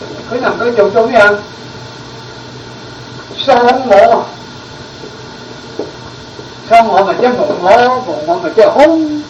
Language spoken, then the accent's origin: Cantonese; China; 我哋中国人早有讲过噶嘛。